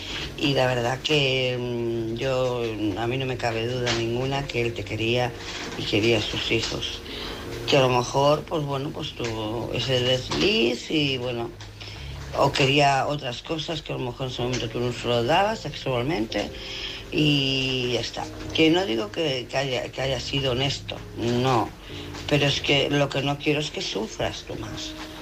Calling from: Barcelona, Catalonia, Spain; de Barcelona.

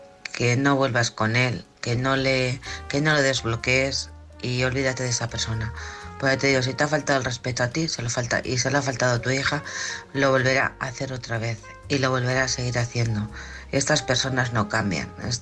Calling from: Alcorcón, Community of Madrid, Spain; de Alcorcón.

